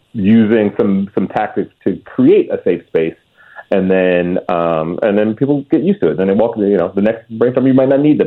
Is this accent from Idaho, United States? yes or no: no; Detroit, Michigan, United States; I grew up in Detroit, and it's one of my sort of favorite, you know, kind of almost rock bottom stories.